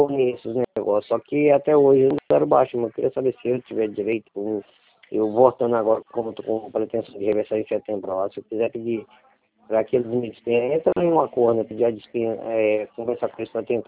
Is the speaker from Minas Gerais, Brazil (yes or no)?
yes; Belo Horizonte, Minas Gerais, Brazil; moved away as an adult; now in São Paulo, Brazil; cresci na, nascido e cresci na capital mineira, em Belo Horizonte. Então o que acontece? De lá pra cá eu não tive contato mais lá com o meu estado.